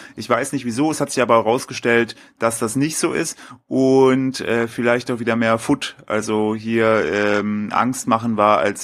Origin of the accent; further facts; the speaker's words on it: East Germany, Germany; ich komme ja aus Dunkeldeutschland, aka dem Osten